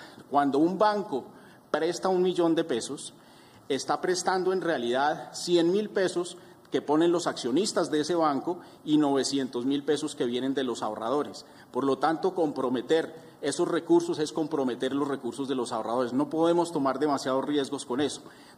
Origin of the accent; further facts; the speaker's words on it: Colombia; la manera como hemos concebido el problema desde el punto de vista financiero que nos concierne como colombianos.